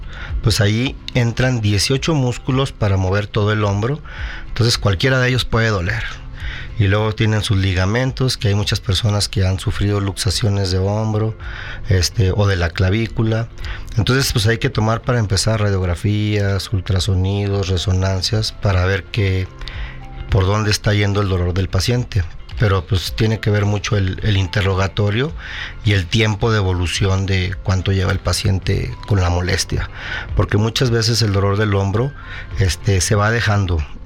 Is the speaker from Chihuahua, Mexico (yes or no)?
yes; Chihuahua, Mexico; now in San Luis Potosí, Mexico; Soy originario de Chihuahua y tengo aquí radicando en San Luis Potosí ya 15 años.